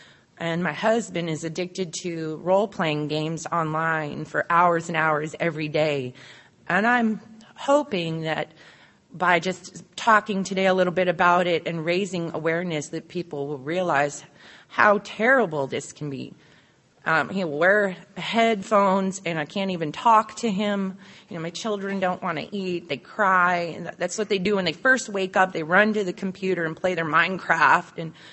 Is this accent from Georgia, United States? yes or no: yes; Savannah, Georgia, United States; I'm an alcoholic from Savannah, Georgia.